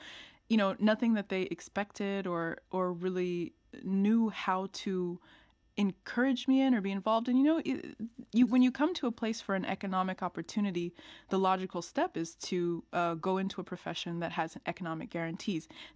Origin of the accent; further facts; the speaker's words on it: Brooklyn, New York, United States; moved away as an adult; also born or lived in Germany; now in San Francisco, United States; Germany first. Briefly, we were there not for very long, and then to the States, where I grew up. I grew up in Brooklyn.